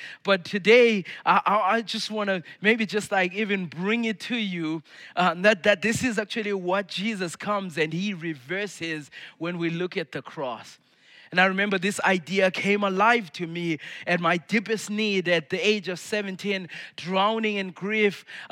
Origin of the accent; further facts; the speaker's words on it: Zimbabwe; I grew up in Zimbabwe in Africa